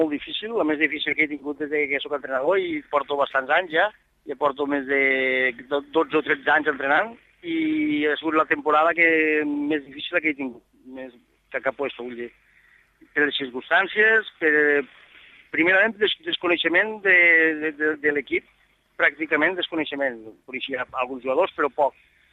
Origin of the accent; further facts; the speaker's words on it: L'Ampolla, Catalonia, Spain; estic molt content pel Camarles i per l'Ampolla, que és el meu poble